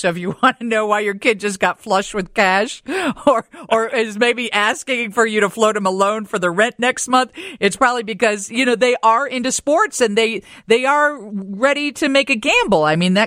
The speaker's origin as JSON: {"language": "English", "town": "Rockford", "region": "Illinois", "country": "United States", "tie": "born or raised there", "said": "I was born and raised in Rockford, but radio has been my passion, and I had a chance to launch a radio station in Houston, Texas."}